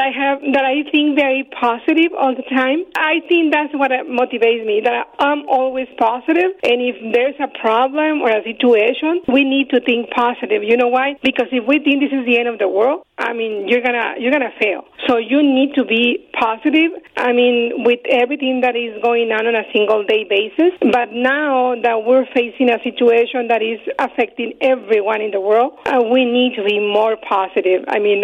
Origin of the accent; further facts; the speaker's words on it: Magdalena, Sonora, Mexico; I'm from Magdalena. I'm very proud for me. I mean, I've been born and raised in Magdalena. I have a lot of family in Sonora, in Magdalena, a lot of friends and a lot of people that knows us.